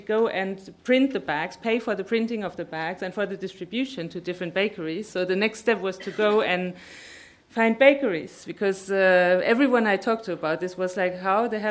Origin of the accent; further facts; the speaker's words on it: Germany; I'm German. I was brought up in Western Germany. Then I lived in Western Europe.